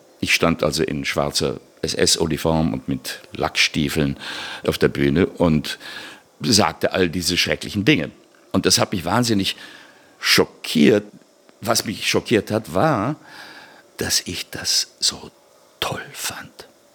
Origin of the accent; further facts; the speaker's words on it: Nürtingen, Baden-Württemberg, Germany; Und ich bin aufgewachsen hier im Sendegebiet des SWR, nämlich in Nürtingen am Neckar. Habe also dort meine gesamte Schullaufbahn hinter mich gebracht. Die letzten 4 Jahre meiner Schulzeit habe ich auf einer Waldorfschule in Reutlingen verbracht.